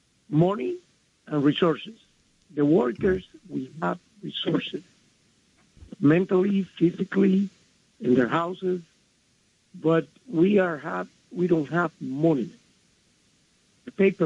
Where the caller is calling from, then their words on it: Belleville, United States; Okay, Jose from Belleville.